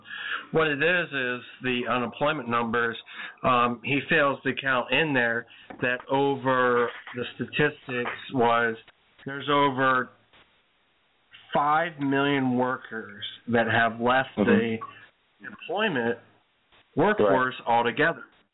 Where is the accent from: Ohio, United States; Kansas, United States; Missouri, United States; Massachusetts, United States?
Ohio, United States; And then he comes to my home state of Ohio.